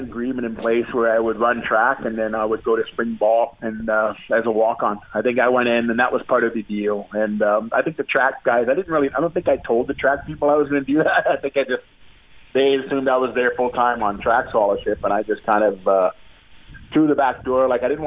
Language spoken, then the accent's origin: English; Canada; born there; my dad kind of let it slip that I was born in Canada